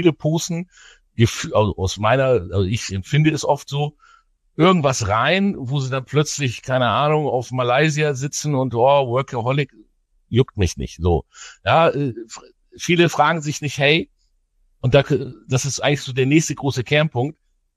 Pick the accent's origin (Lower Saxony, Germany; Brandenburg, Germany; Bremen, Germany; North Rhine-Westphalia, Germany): Bremen, Germany; So, jetzt komme ich aus Bremen, ja.